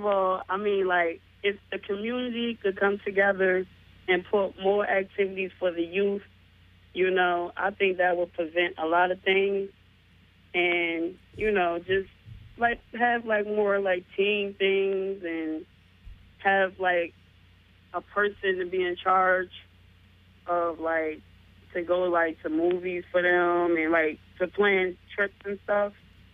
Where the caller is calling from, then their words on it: New Jersey, United States; Yeah, I'm calling from Jersey.